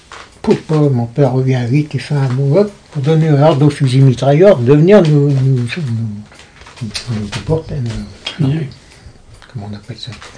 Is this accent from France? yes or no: yes; Lyon, Auvergne-Rhône-Alpes, France; Lyon, on vient de la Croix-Rousse, doucement.